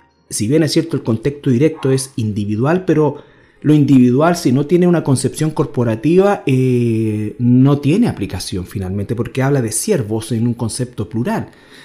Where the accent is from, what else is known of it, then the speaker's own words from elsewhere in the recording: Antofagasta, Chile; no iba a mi ciudad natal, Antofagasta